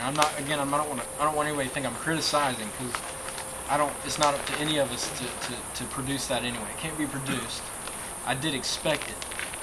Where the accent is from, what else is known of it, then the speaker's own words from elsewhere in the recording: Louisiana, United States; we're from Louisiana, Acadians